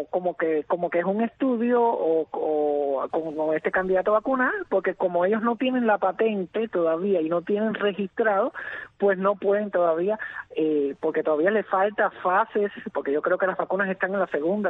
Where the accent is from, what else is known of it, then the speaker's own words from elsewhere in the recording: Cuba; sabemos cómo somos los cubanos